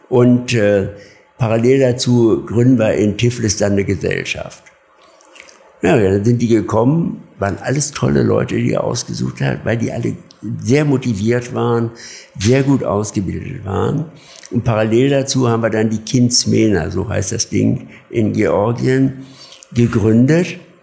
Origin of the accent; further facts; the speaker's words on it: Burgwedel, Lower Saxony, Germany; Und er kommt ja aus Hannover, ich komme aus Großbuchwedel.